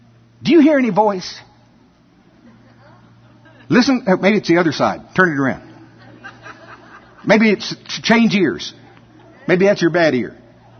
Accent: Shawnee, United States; I am from Shawnee. We have corn bins anyway.

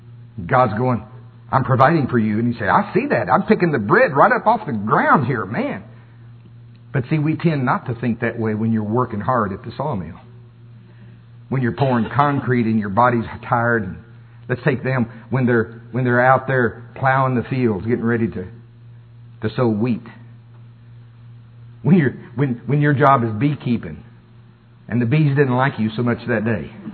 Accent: Oklahoma, United States; I grew up pouring concrete in Oklahoma.

